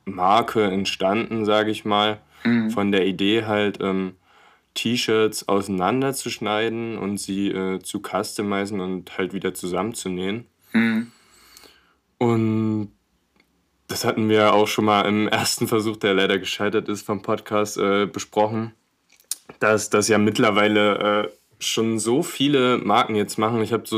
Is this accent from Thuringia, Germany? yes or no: yes; Thuringia, Germany; now in Saarbrücken, Germany; Ich komme ursprünglich auch aus Thüringen. … Mittlerweile wohne ich aber in Saarbrücken